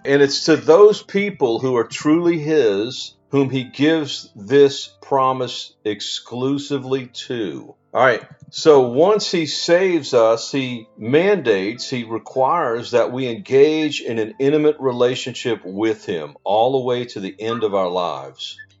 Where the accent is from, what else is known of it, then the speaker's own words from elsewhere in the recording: Louisiana, United States; Well, I grew up in Louisiana, so we have the gators too